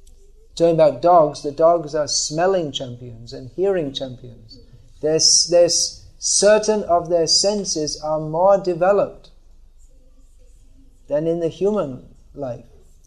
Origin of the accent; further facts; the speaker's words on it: England, United Kingdom; born there; The identity, this body was born in England. So I am English.